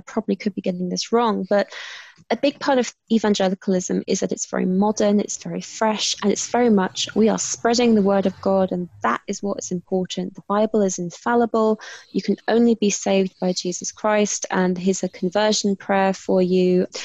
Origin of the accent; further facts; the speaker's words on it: London, United Kingdom; accent: British; as you can probably tell by my sexy British accent, I grew up in the UK. I am British. And I was born in London, grew up in London. But I grew up within the church. So all of my family is very religious.